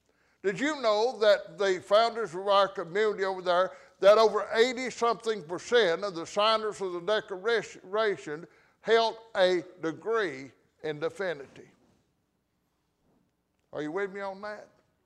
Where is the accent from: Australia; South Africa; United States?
United States; the South; born there; I've been born in America, and I was born in the South.